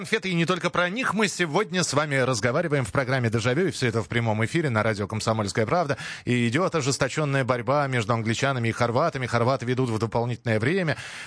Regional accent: Moscow, Russia; я хоть и родился в Москве и вырос в Москве, но у нас не было в семье большого достатка

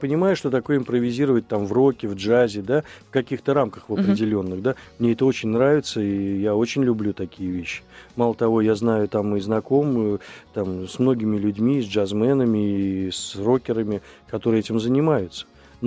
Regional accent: Moscow, Russia; born there; Вот я родился в Мариной Роще, здесь не так далеко, у меня до сих пор там квартира, там, да, и я люблю свой район.

